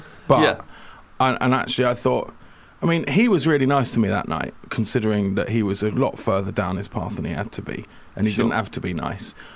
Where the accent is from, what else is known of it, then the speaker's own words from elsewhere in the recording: Cambridge, East of England, United Kingdom; First time we had a gig together, we were in my hometown of Cambridge, and we were just doing a little room, tiny little room.